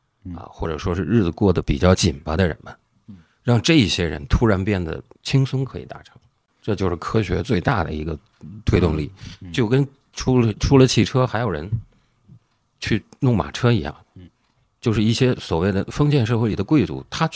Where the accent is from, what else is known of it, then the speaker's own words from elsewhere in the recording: Tianjin, China; 那是我们天津人